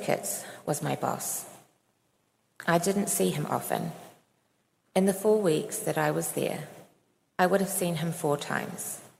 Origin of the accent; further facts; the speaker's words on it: Fiji; moved away as an adult; now in New Zealand; I am of Samoan and Balangi extraction, but I was born in Fiji and did my schooling there. I moved to New Zealand when I was 18 years old.